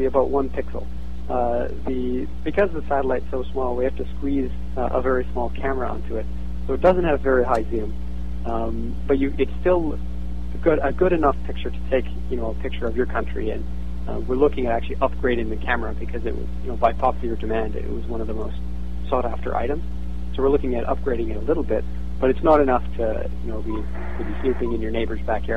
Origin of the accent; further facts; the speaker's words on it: Canada; I think I was raised metric. I'm from Canada